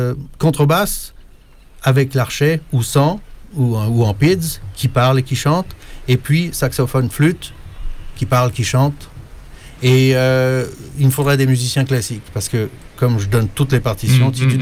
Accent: France; accent: French; now in Quebec, Canada; J'ai dit, sans l'accent, parce que je suis français.

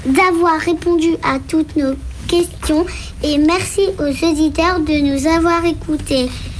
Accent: Japan; Je viens du Japon, donc je suis content.

